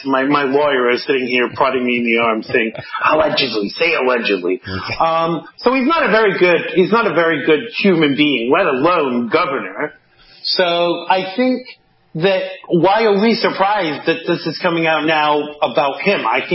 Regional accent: New York, United States; And what is pleasing to me as a New Yorker is how many New Yorkers that voted for Biden are

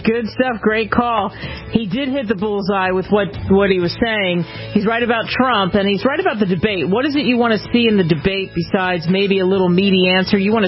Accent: New York, United States; I grew up outside of New York.

